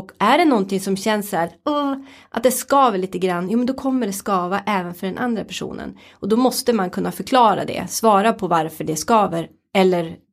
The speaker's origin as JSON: {"language": "Swedish", "region": "Norrland", "country": "Sweden", "said": "min norrländska liksom ärligheten som ligger i grunden"}